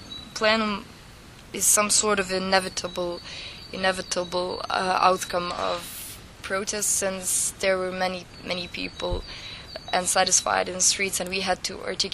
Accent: Mostar, Federation of Bosnia and Herzegovina, Bosnia & Herzegovina; now in Sarajevo, Bosnia and Herzegovina; I'm from Mostar and I live in Sarajevo, so I have some sort of experience of both cities

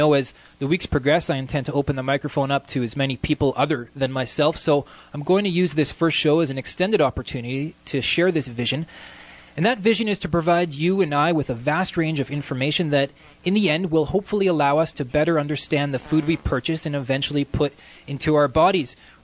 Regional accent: British Columbia, Canada; the right that we as British Columbians and as Canadians and human beings have to food

